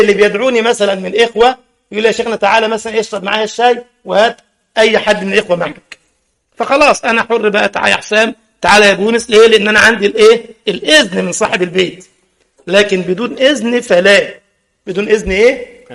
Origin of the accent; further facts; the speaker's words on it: Egypt; خلاص احنا عندنا في مصر يقولك الجودة بالموجودة